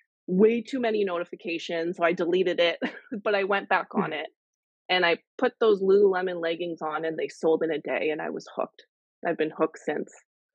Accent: Canada; I'm the Canadian reseller.

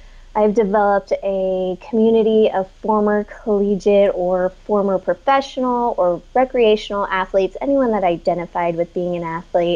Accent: El Dorado Hills, California, United States; now in Folsom, United States; I grew up in El Dorado Hills, kind of the outskirts.

